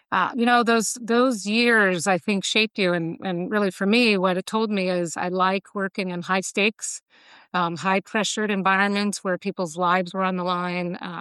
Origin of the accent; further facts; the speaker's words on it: Tampa, Florida, United States; You know, I grew up in Tampa Bay, Florida, and with kind of early aspirations to become a physician and a surgeon.